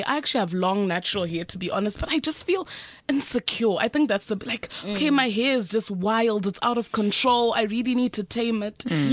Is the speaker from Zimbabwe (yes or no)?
yes; Zimbabwe; first language Shona; English is a second language; Okay. I'm from Zim, guys.